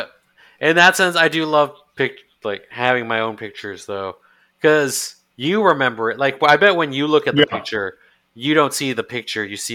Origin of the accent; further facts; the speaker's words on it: Texas, United States; I'm not much of a snow guy as a Texan.